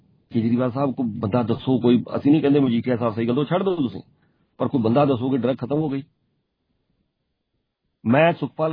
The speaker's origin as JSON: {"language": "Punjabi", "region": "Punjab", "country": "India", "said": "ਮੈਂ ਵੀ ਪੰਜਾਬੀ ਹਾਂ, ਮੈਂ ਵੀ ਪੰਜਾਬ ਤੋਂ"}